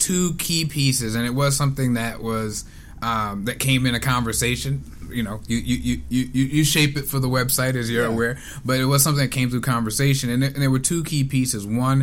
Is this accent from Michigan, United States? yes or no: no; Brooklyn, New York, United States; it's going to give me a chance to talk about some of that growing up in Flatbush and what that was like.